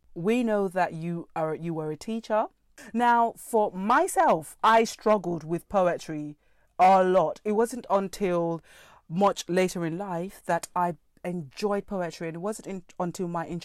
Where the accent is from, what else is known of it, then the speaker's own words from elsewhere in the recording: Nigeria; now in London, United Kingdom; I'm in London. I'm from Nigeria.